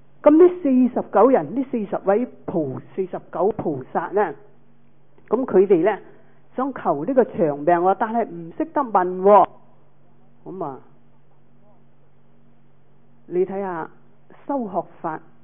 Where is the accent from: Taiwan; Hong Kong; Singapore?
Hong Kong; 那我们香港人说呢就是饭盒。